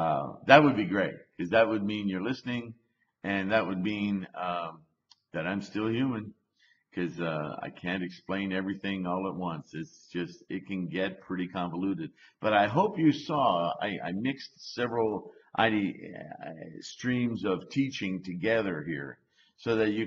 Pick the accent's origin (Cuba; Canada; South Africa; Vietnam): Canada; now in United States; I'm French Canadian, across Canada, down into California, in this Bay Area, moved to Wyoming